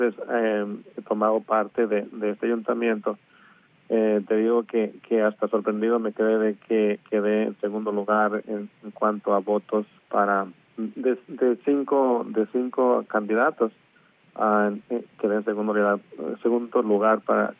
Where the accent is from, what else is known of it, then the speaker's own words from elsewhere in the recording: Michoacán, Mexico; now in United States; yo vivo en Yucaya, pero soy originario de Michoacán, México. Tengo viviendo aquí casi 40 años, bueno, 40 años exactamente. Y la mayoría de mis estudios los he realizado aquí en Estados Unidos